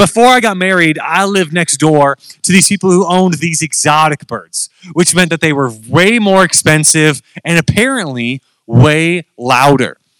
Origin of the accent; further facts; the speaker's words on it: Phoenix, Arizona, United States; I'm from Phoenix, Arizona.